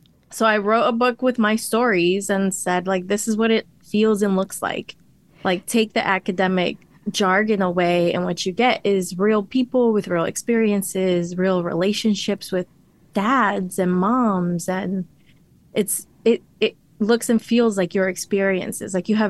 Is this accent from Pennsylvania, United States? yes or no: no; Miami, Florida, United States; as if my people celebrate it, as if I grew up in Latina communities back in Miami. Nobody ever mentioned Cinco de Mayo then.